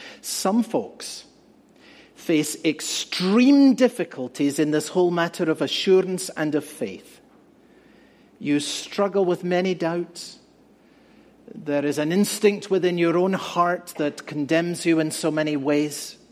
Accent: Scotland, United Kingdom; he's from my home country of Scotland

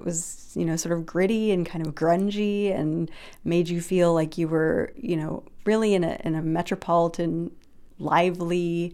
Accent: Seattle, Washington, United States; I mean, I grew up in the Seattle area, and one of my favorite things to do when I was in high school was take the bus from my, you know, suburbs outside Seattle and into downtown

